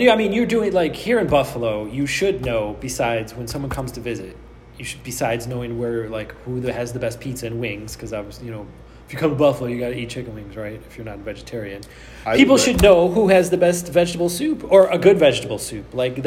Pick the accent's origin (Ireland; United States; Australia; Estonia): Ireland; I'm Irish...